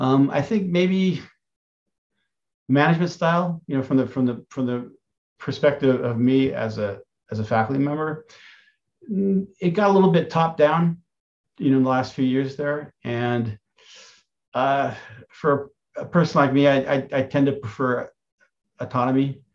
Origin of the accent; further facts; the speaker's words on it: California, United States; You know, growing up in California, in Marin County, it was in its own way a good place and a good time.